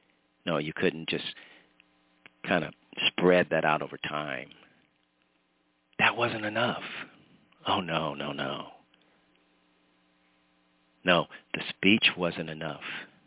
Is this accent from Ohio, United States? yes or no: yes; Ohio, United States; now in New Jersey, United States; about as far away from China as my home here in New Jersey, to my hometown in Ohio.